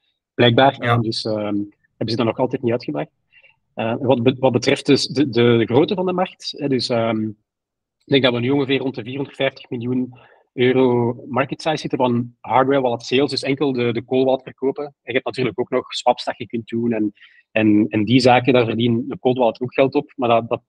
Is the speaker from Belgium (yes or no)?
yes; Belgium; En we zijn drie Belgen. We hebben altijd geprobeerd om uit België te bouwen